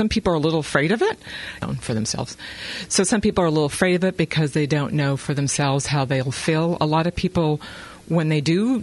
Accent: California, United States; No, I'm originally a San Francisco Bay Area native.

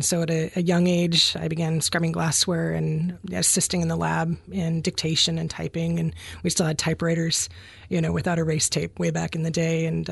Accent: Lakeside, Oregon, United States; also born or lived in Coquille; Born in Coquille, and then went to North Bend High School and spent all my years hometown girl. I was raised out in Lakeside where it's boat access only.

